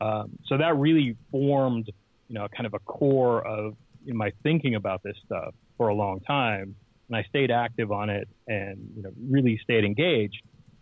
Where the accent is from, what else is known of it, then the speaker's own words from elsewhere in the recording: Spokane, Washington, United States; I grew up in Spokane, Washington, which, you know, for your listeners will know, is pretty much a stone's throw away from the Aryan Nations compound at Hayden Lake, Idaho.